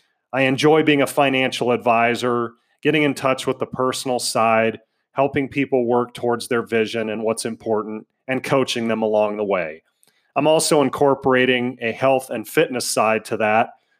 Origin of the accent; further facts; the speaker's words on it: Denver, Colorado, United States; Now, I grew up in Denver, Colorado, so that was a big culture shock for me.